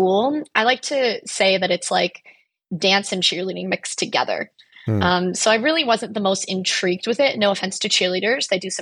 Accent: Spring Hill, Florida, United States; also born or lived in Tampa / St. Petersburg; now in Norfolk, United States; now I live in Norfolk, Virginia, but I am from Spring Hill, Florida, which is about an hour and a half north of Tampa. In Florida, I lived in Spring Hill, Tampa, and St. Petersburg.

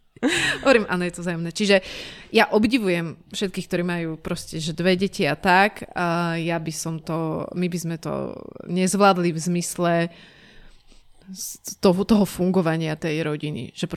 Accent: eastern Slovakia, Slovakia; my sme obaja z východu

